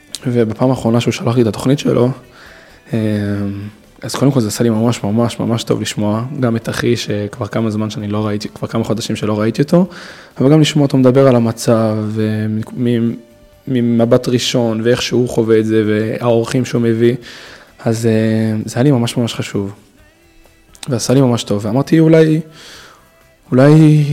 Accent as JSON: {"language": "Hebrew", "town": "Paris", "region": "Île-de-France", "country": "France", "tie": "born or raised there", "also_born_or_lived": "Marseille", "lives_now": "Brussels, Belgium", "said": "אני מדובר צרפתית, כי גדלתי קצת בפריז ובמרסיי. אבא שלי גדל פה בבריסל. וזהו, אני פה לבין, אני פה בינתיים, שנתיים, אולי שלוש, אולי ארבע."}